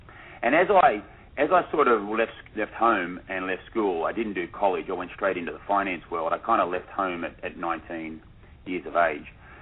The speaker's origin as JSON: {"language": "English", "town": "Sydney", "region": "New South Wales", "country": "Australia", "tie": "born there", "said": "I was born in the late '60s in Australia, and as you can tell by my accent, I was born in Sydney to a very middle class family."}